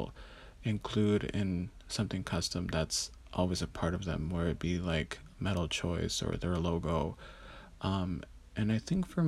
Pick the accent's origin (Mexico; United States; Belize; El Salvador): Mexico; Oaxaca; the area where I grew up in Mexico, in Oaxaca, was and continues to be Mixteca territory.